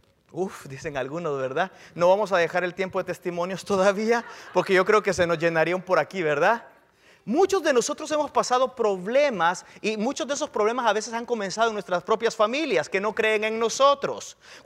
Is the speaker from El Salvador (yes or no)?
yes; El Salvador; yo me acuerdo en mi país, allá en El Salvador